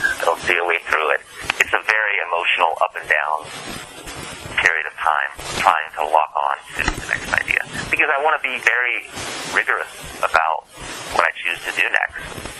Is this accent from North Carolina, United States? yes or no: yes; North Carolina, United States; born there; I was. I was born in Iredell County.